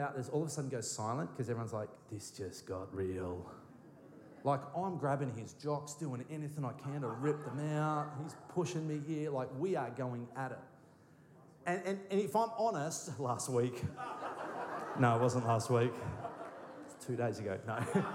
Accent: Bendigo, Victoria, Australia; Like, I come from Bendigo. Nothing good can come from Bendigo.

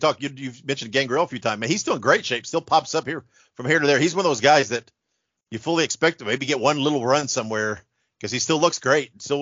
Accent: Indiana, United States; now in North Carolina, United States; I grew up in Indiana. Yeah. Okay. I was born and raised in Indiana. I live in North Carolina now, transfer here for work, but I spent most of my life in Indiana.

